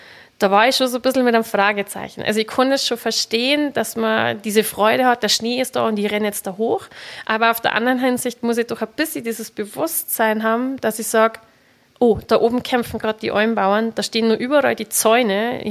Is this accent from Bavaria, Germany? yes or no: yes; Bavaria, Germany; und es sind ja feste Eumerer, sagt man bei uns in Bayern